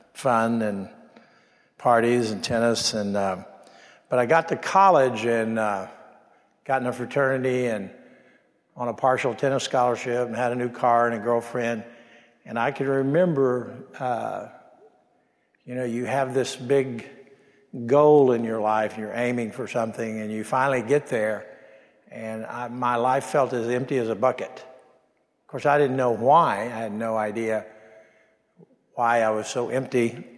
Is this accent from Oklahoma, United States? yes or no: yes; Oklahoma City, Oklahoma, United States; So I was born in Oklahoma, and went to high school in Oklahoma City, and went off to college in 1961, the fall.